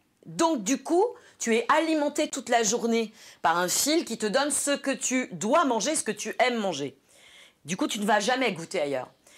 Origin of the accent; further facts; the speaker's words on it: Argenteuil, Île-de-France, France; Moi, j'ai grandi à Argenteuil, j'ai grandi dans une famille populaire